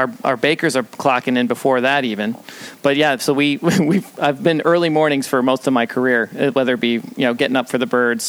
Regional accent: New York, United States; No, my story is I'm a farm kid from upstate New York. My family's a dairy farming family.

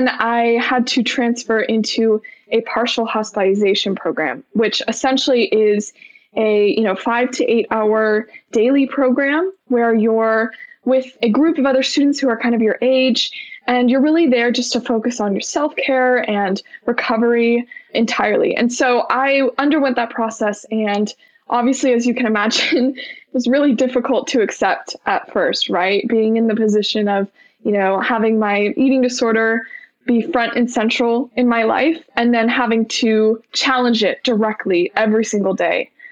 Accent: San Diego, California, United States; I'm from San Diego, California.

